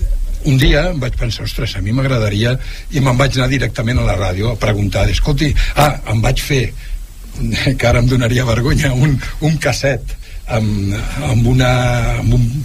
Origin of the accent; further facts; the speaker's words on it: Barcelona, Catalonia, Spain; Jo en aquella època de nen vivia a Barcelona